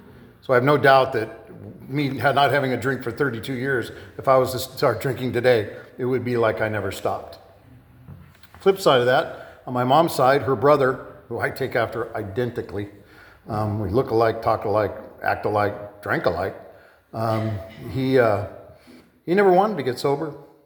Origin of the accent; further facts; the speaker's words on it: Downey, California, United States; born there; I was born in Downey, California, middle class family.